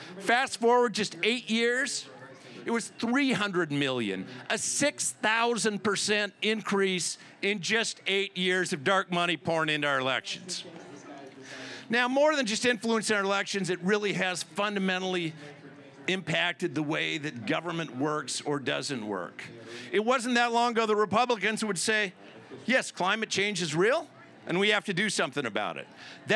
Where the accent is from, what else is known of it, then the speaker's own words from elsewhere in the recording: Montana, United States; And as Rachel said, I am from Montana